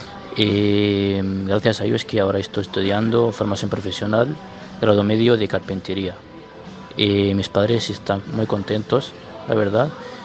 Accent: Morocco; Spanish is a second language; moved away as an adult; now in Spain; tengo 20 años y soy de Marruecos, de una ciudad que se llama Aljotimas. Llegué hace 3 años a España.

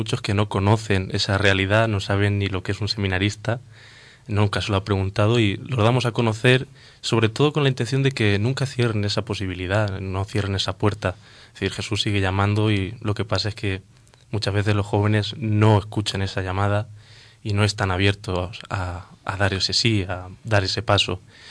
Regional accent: Villarrobledo, Castilla-La Mancha, Spain; Yo tengo 21 años y soy de Villarrobledo

